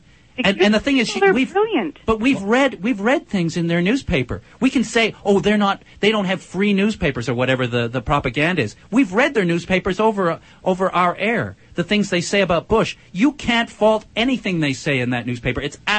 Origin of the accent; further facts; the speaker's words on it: Scarborough, Ontario, Canada; I'm from Scarborough. I spent most of my life in Scarborough. I'm from there.